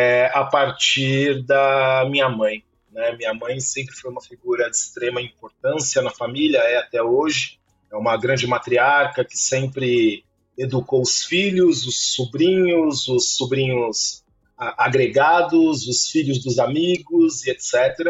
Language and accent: Portuguese; São Paulo, Brazil; born there; no ano de 1981, no dia 13 de março. Nasci no bairro da Casa Verde, na zona norte de São Paulo. Numa família pobre, né?